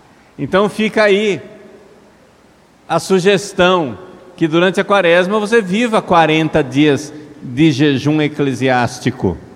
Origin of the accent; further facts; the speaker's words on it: Cuiabá, Mato Grosso, Brazil; accent: cuiabano; Se alguém que não é de Cuiabá está achando estranho o português que eu estou falando, é o nosso dialeto local.